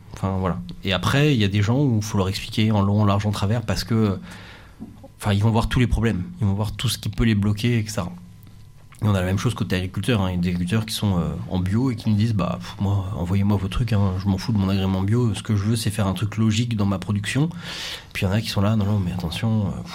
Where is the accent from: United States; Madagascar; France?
France; Normandy; Alors, je suis normand, donc je vais faire une réponse de normand.